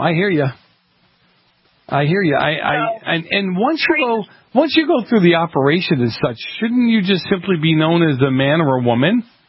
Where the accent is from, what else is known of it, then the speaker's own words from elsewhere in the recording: East Coast, United States; growing up in the East Coast, career tech ed was something here that they weren't taking seriously.